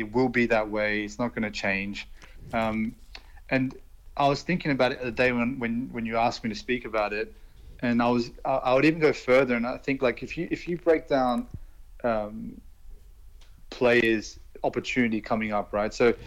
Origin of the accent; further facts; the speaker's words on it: Australia; When I was growing up in Australia